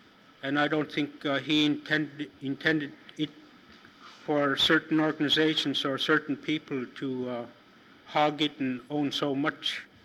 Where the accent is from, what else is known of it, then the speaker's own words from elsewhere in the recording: Alaknak, Alaska, United States; I'm from Alaknak.